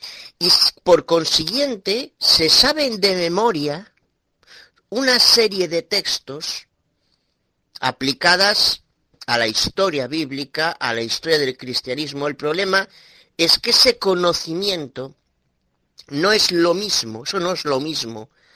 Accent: Galicia, Spain; soy Aguada de Galicia, España.

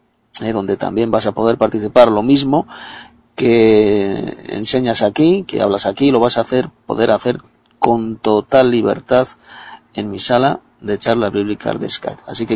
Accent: Madrid, Community of Madrid, Spain; de Madrid, España.

